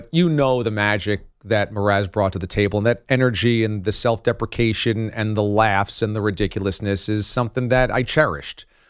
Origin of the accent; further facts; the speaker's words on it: New York, United States; now in Boston, United States; But I always wanted to get back to New York, where is home.